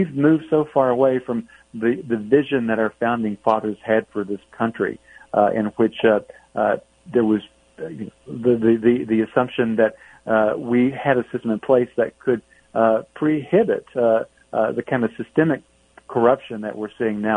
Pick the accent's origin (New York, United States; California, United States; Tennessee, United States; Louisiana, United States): Tennessee, United States; In fact, I'm from Tennessee